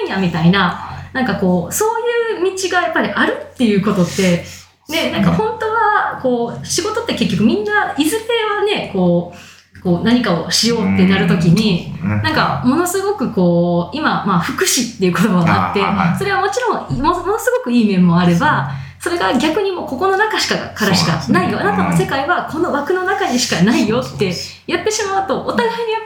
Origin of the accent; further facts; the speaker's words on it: Kansai, Japan; 自分関西出身なんですけど